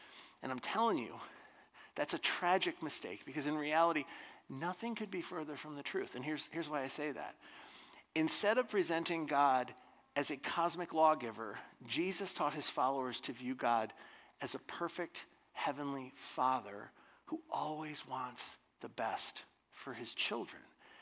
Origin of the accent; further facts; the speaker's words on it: Michigan, United States; I grew up right here in West Michigan church culture in the 1980s.